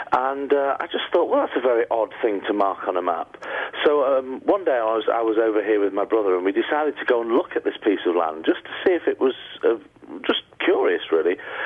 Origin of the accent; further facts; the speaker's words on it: Manchester, North West England, United Kingdom; accent: Northern English; I do. I'm from Manchester.